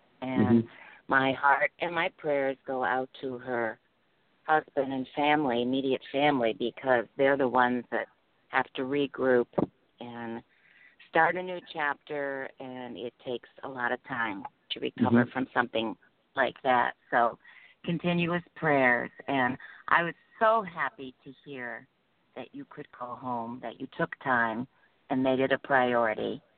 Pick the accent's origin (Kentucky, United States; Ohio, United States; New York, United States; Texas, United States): Ohio, United States; I'm from Ohio, and there is one cousin left there, but of all the 12 cousins and even high school friends, they all went to another place and established a life elsewhere.